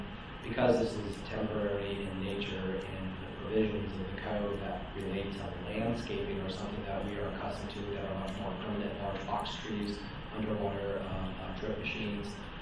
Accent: Greece; Actually, I'm from Greece, I get it.

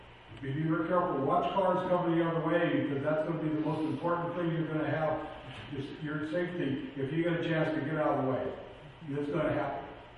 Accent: California, United States; I came from California. We came up, our highway, our volunteer company protected, was from Fresno up to Yosemite National Park.

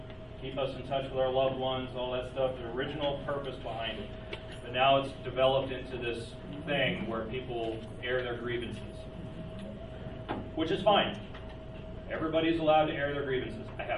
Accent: Las Vegas, Nevada, United States; I was raised in Vegas in the 80s. I remember when Rancho was the last street in the town.

